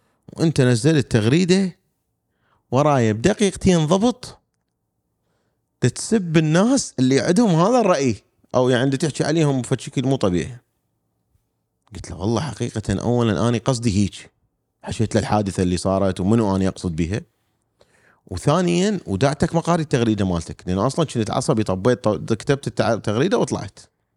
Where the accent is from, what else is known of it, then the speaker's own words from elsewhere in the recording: Iraq; moved away; خلينا نقول حتى ورا ما طلعت من العراق